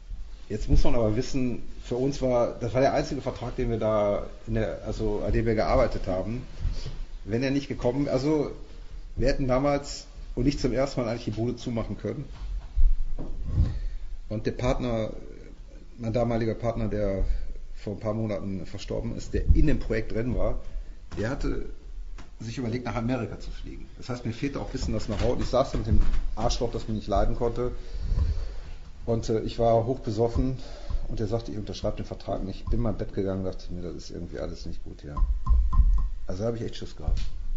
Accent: Cologne, North Rhine-Westphalia, Germany; also wir sind Kölner, das hatte ich nicht gesagt

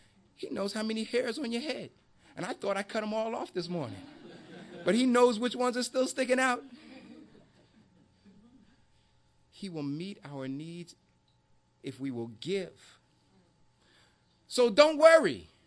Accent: New York, United States; But I grew up in New York, and he was big in New York.

